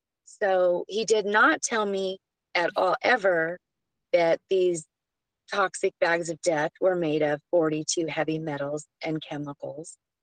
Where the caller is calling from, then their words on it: Prescott, Arizona, United States; So I'm chatting from the States. I'm in Prescott, Arizona